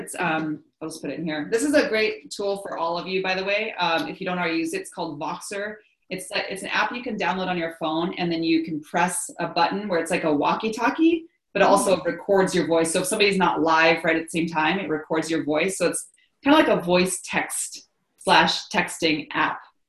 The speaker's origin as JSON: {"language": "English", "country": "Japan", "tie": "born or raised there", "said": "So I'm half Japanese and I was born and raised over in Japan."}